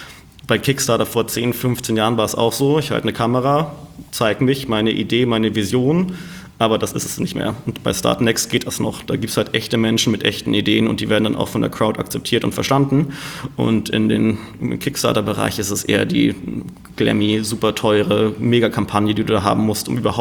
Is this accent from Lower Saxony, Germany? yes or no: no; Hamburg, Germany; Als Hamburger weiß man das ja nicht.